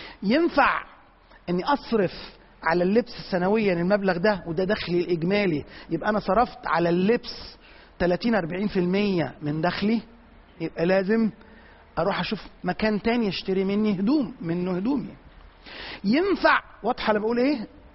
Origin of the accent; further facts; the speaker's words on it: Egypt; البيوت أغلبها بتاعتنا بالذات كمصريين بتعملش كده خالص